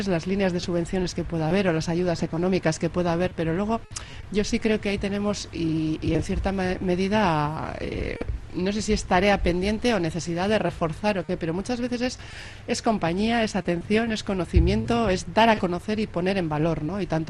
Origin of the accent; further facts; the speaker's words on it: Dima, Basque Country, Spain; Yo vengo de Dima, Arratia, la madera es.